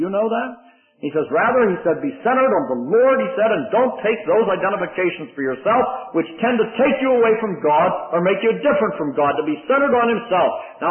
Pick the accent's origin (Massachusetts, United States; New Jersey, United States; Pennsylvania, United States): Pennsylvania, United States; Pittsburgh; I was raised near Pittsburgh, so I've been a fan of the Pittsburgh Steelers all these years